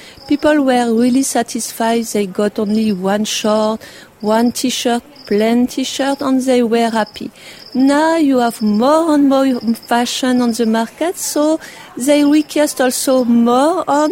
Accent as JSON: {"language": "English", "country": "France", "second_language": "English", "moved": "yes", "lives_now": "Auroville, India", "said": "I'm coming from France and I'm living in Auroville since 15 years."}